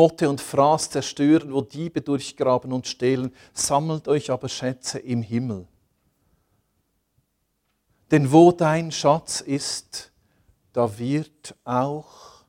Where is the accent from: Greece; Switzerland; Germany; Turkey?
Switzerland; Wir sind in der Schweiz aufgewachsen.